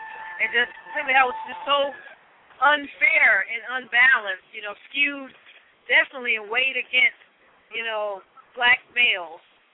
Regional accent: Florida, United States; now in Philadelphia, United States; Me? I'm originally from Florida, but I live in Philadelphia.

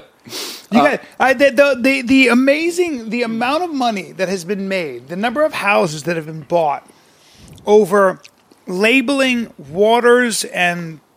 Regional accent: Saudi Arabia; When I was growing up in Saudi Arabia, you can only get Pepsi.

